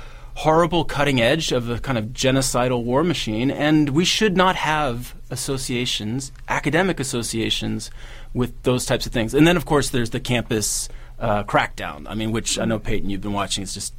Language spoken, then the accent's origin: English; New Zealand; I'm a Kiwi also